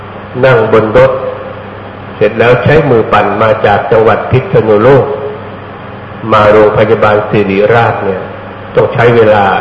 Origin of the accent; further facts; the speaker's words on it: Phetchabun, Thailand; ที่บ้านเกิดอาตมาอยู่จังหวัดเพชรบูรณ์